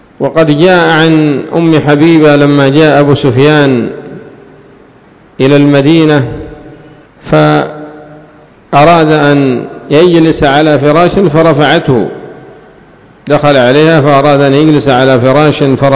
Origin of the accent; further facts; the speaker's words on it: Yemen; عندنا في اليمن